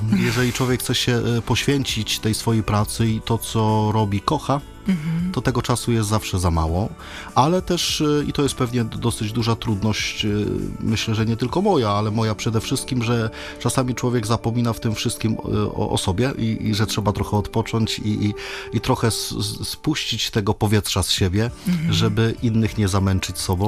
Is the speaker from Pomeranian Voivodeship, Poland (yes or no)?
yes; Gdańsk, Pomeranian Voivodeship, Poland; Jestem z Gdańska i dzielnica, w której się wychowałem, to jest Gdańska Orunia.